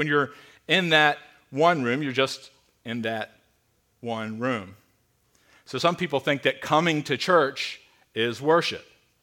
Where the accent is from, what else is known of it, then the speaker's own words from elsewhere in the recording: New Jersey, United States; this may be the result of growing up in New Jersey with parents from Tennessee, this is the way I talk